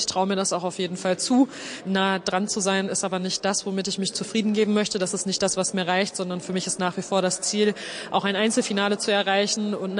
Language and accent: German; North Rhine-Westphalia, Germany; Ich komme aus dem Ruhrgebiet, ich starte für den Berliner Verein